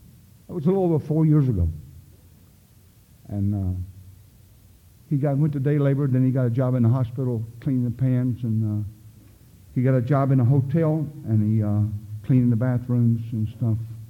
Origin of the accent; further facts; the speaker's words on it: the South, United States; I'm a redneck from the South.